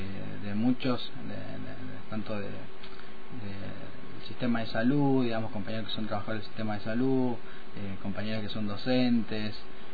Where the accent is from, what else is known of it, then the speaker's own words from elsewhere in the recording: San Juan, Argentina; born there; soy nacido en San Juan